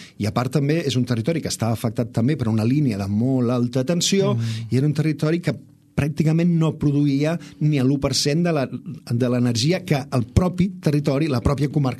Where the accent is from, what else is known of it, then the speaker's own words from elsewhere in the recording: Catalonia, Spain; jo vinc de la Segarra. La Segarra, que sembla que sigui una comarca agrària, agrícola